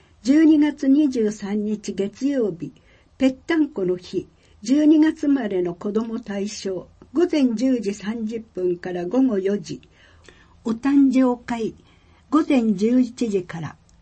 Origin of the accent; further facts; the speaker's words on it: New Zealand; Japanese is a second language; now in Japan; しかし私の出身国ニュージーランドではクリスマスといえば海、バーベキュー、ビールやスポーツです。